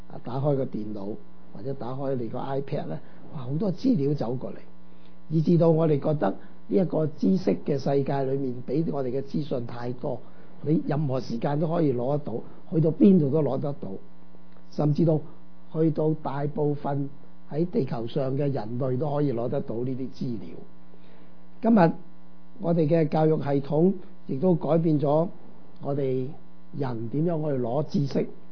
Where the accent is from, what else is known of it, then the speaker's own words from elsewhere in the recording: China; 咁我哋中國人咧都唔輸蝕啦